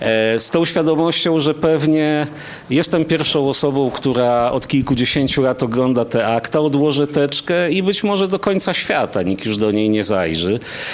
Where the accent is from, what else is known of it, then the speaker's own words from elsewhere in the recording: Radom, Masovian Voivodeship, Poland; ja jestem z Radomia, interesował mnie wtedy dystrykt radomski